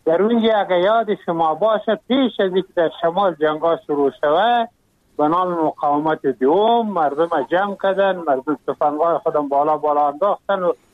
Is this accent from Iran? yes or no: no; Afghanistan; اگر ما واقعا افغان هستیم، از هر قوم از هر نسل که هستیم ما افغان هستیم